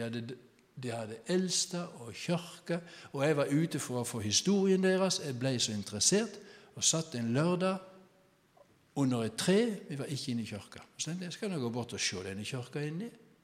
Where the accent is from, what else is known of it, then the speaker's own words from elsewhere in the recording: Southern Norway, Norway; vi var ferdig med høsten og hjemme på Sørlandet.